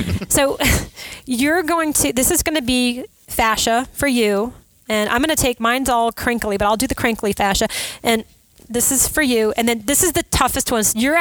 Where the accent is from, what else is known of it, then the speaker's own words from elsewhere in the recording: New Orleans, Louisiana, United States; I just want you to know I'm originally from New Orleans, so this is my Mardi Gras moment.